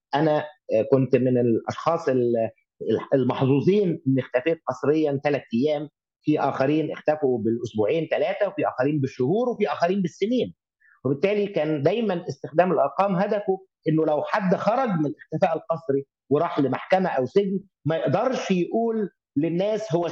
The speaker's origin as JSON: {"language": "Arabic", "country": "Egypt", "said": "وننكسر كمصريين لنا رغبة في الدفاع عن وطننا وعن مواطنينا"}